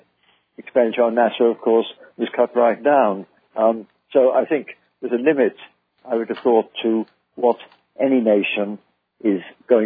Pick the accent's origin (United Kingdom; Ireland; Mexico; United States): United Kingdom; because I speak as a Brit, not an American